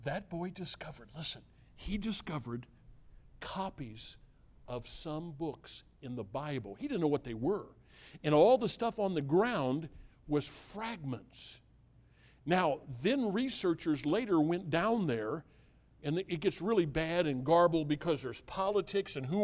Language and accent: English; Mississippi River, United States; I grew up in the Mississippi River.